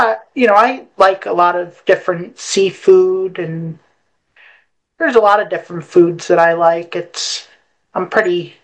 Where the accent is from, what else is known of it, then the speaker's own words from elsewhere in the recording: Hamilton Township, New Jersey, United States; I'm from Hamilton Township, New Jersey, outside of Trenton.